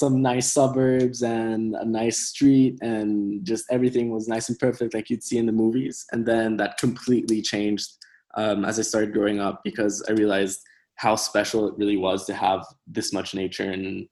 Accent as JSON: {"language": "English", "country": "Costa Rica", "tie": "born or raised there", "said": "Related to my background in Costa Rica"}